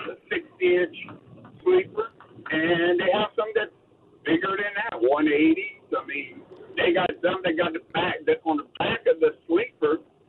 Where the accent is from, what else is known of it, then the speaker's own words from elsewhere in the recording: Louisiana, United States; Then when you get in the rural areas, like I'm from Lafourche Parish, and not to knock Lafourche because it's like that in Terrebonne or anywhere else you go, Covington, the same thing.